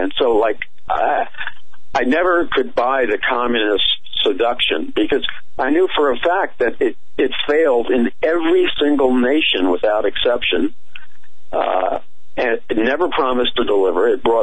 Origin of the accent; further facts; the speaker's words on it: Queens, New York, United States; when I was a kid growing up in Jackson Heights, Queens